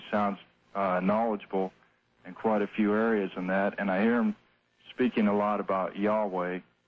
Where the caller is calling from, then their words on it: Abilene, Kansas, United States; I'm calling from Abilene, Kansas.